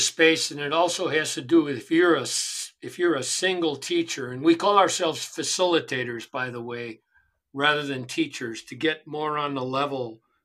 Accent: Chicago, Illinois, United States; but I grew up in Chicago, and I grew up around what a lot of young urban men grow up around.

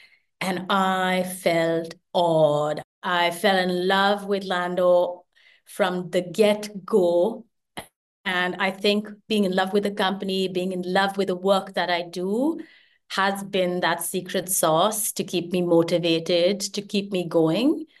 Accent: India; And you grew up in India, so you know, growing up in India, if you did anything other than maths and science, you were seen as an idiot.

